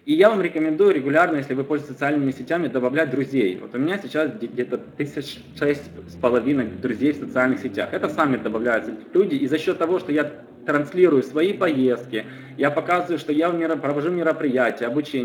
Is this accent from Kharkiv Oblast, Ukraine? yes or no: no; Kyiv, Ukraine; Я сам из Киева приезжал